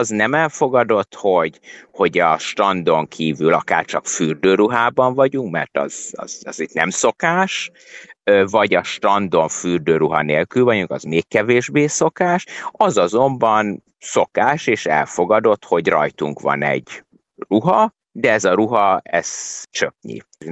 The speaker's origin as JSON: {"language": "Hungarian", "country": "Hungary", "said": "Magyarország ilyen szempontból lehet, hogy azért, mert magam is magyar vagyok, azért mégis így szocializált alapvetően"}